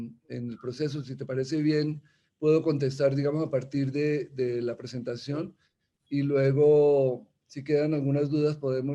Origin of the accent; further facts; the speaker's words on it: Colombia; voy a hacer algo en mi país, voy a dejar de tener como un trabajo internacional y me voy a centrar en Colombia